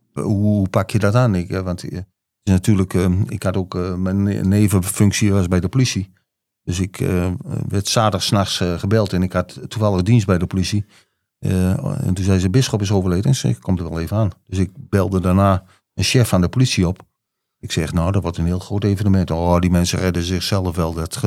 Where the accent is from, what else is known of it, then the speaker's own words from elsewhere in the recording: Losser, Overijssel, Netherlands; uit Lossen.